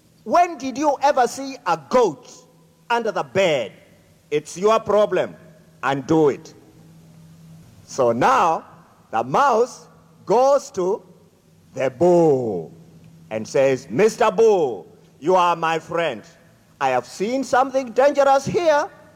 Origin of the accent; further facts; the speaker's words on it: Kenya; English is a second language; moved away; and I am from Kenya. And by the way, Kenya is in Africa.